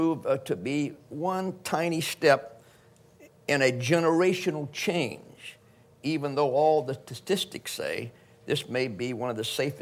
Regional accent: Houston, Texas, United States; I grew up Catholic in Houston, Texas, so I know about gun culture, all about it.

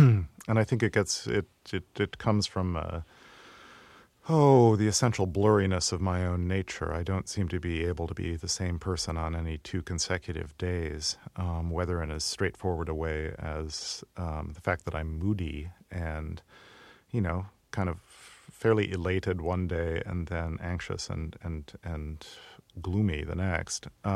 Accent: Midwest, United States; that I saw a lot of when I was growing up in the Midwest.

